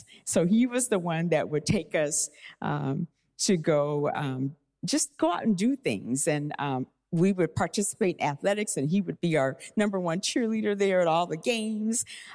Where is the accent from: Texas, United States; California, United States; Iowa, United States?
Iowa, United States; Des Moines; But our family I grew up in Des Moines, Iowa, and it was just my mom, my dad, and my sister and I. And we lived in Iowa in a white neighborhood.